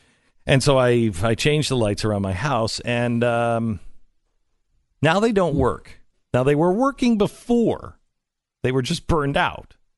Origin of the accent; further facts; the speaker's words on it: Pacific Northwest, United States; But I grew up in the Pacific Northwest.